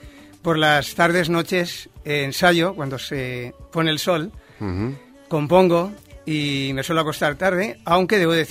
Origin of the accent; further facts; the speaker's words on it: Llanes, Asturias, Spain; Sí, yo soy de Asturias, aunque realmente de Llanes, que digamos de al mar, pero yo soy de allí, solo estuve unos meses, porque a mí me fabricaron en Caracas, Venezuela, pero mis padres querían que naciera en España, y como mi madre es asturiana, se vino para aquí.